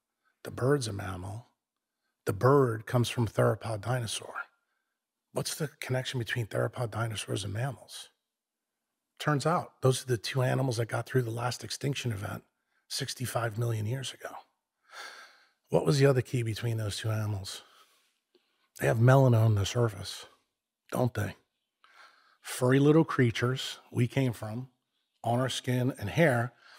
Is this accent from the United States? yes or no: yes; New York City, New York, United States; I'm from New York City. I spent my entire childhood either playing baseball, football, street hockey, or in the Museum of Natural History.